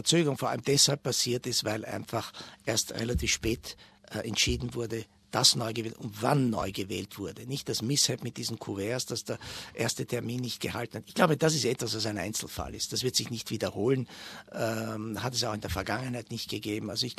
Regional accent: Bad Gastein, Salzburg, Austria; Ich bin gebürtiger Bad Gasteiner, da liegt uns das im Blut.

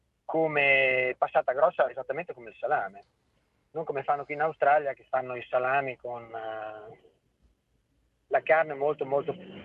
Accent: Bologna, Emilia-Romagna, Italy; davanti a tutto ammetto che sono di Bologna, sono qui da 4 anni

